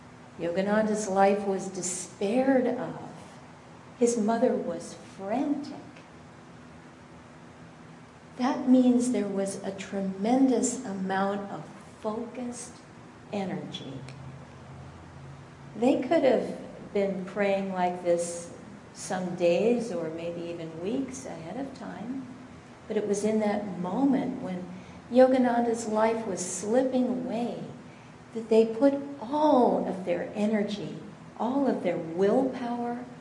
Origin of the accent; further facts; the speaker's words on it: Sacramento, California, United States; We're from Ananda, Sacramento, and we're very happy to be with you here today.